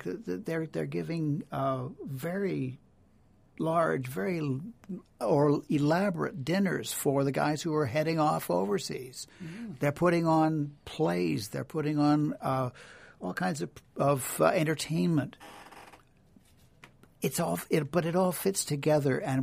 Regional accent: Toronto, Ontario, Canada; now in Prescott, Canada; I grew up in Toronto, went to University of Toronto, taught for 4 years in Toronto, so that's pretty remote.

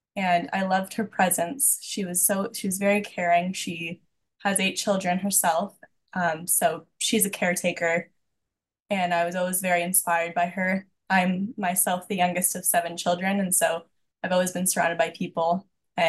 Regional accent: Port Hope, Ontario, Canada; I was born and raised in Port Hope. I am a Christian.

